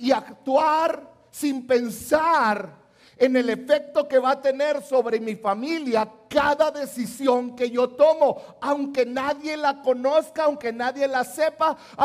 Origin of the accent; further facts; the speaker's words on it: Mexico; Como mexicanos, hemos llevado consecuencias por decisiones que tomaron nuestros gobernantes